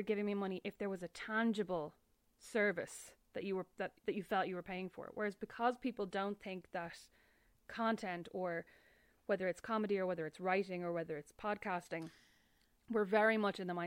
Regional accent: Ireland; a lot of stuff that you end up doing, I think, as an Irish journalist

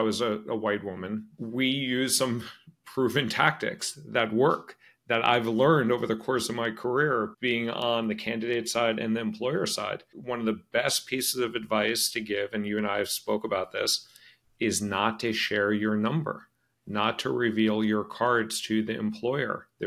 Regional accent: Brooklyn, New York, United States; I grew up in Brooklyn, as you mentioned. I'm first generation college student.

